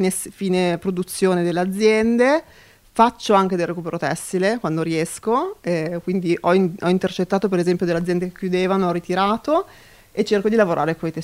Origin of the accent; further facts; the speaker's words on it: Milan, Lombardy, Italy; Io sono di Giambellino